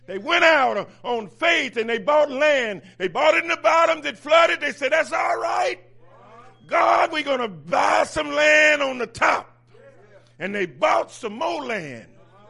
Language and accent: English; Natchitoches, Louisiana, United States; And I grew up in Natchitoches, Louisiana. They're not too far from me in Alexandria. I grew up in Natchitoches, and we had figs.